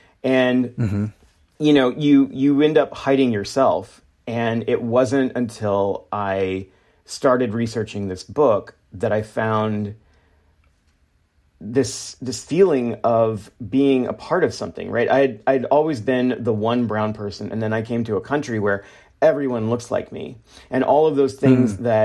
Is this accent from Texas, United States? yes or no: yes; Texas, United States; My parents deliberately decided not to teach my brother or me Spanish because, you know, we grew up in Texas.